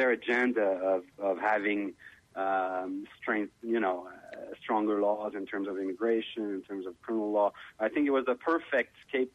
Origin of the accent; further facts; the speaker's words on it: Canada; And as a Canadian first and as a lawyer second, I find it appalling